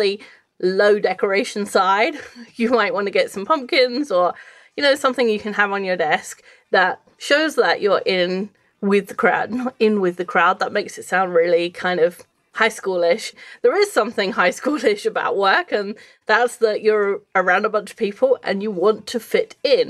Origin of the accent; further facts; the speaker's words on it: United Kingdom; I'm not saying, as a Brit, you know, we don't particularly like the French.